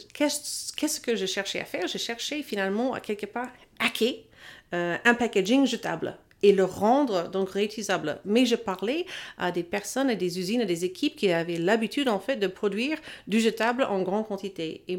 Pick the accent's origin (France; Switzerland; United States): United States; Texas; French is a second language; mon expérience d'avoir grandi aux États-Unis. Et surtout dans le sud, d'où je viens, du Texas.